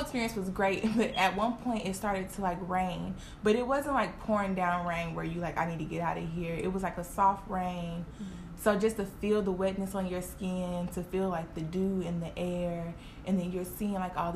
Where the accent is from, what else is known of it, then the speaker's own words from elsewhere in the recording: Detroit, Michigan, United States; now in St. Louis, United States; Like, I mean, I'm not from here, and a lot of us hikers are not from St. Louis. I've been here for 3 years. I'm from Detroit.